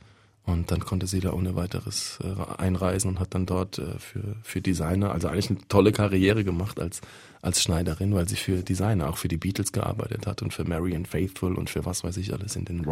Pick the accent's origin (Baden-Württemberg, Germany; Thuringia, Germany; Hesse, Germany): Baden-Württemberg, Germany; Mannheim; born there; ich war halt der weit und breit der einzige Dunkelhäutige in meinem Ort in Waldstadt. Ich bin ja in Mannheim geboren